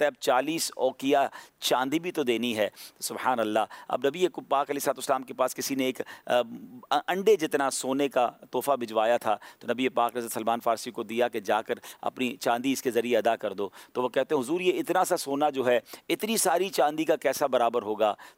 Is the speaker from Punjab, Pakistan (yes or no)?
no; Karachi, Sindh, Pakistan; ہمارا شہر کراچی بھی